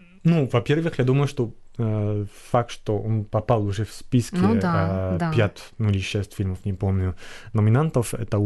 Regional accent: France; Russian is a second language; now in Ukraine; Ну, вы знаете, я из Франции, и когда я возвращаюсь, ну, периодически на отпуск...

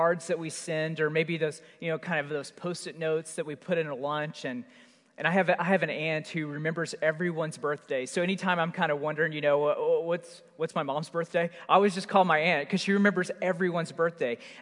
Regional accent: Oklahoma, United States; kind of growing up in Oklahoma, we would call it the swap meet.

